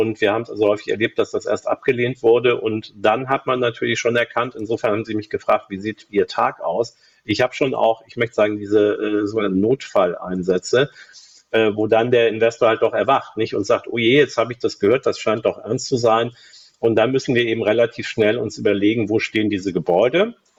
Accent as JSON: {"language": "German", "region": "Rhineland", "country": "Germany", "said": "ich bin Rheinländer"}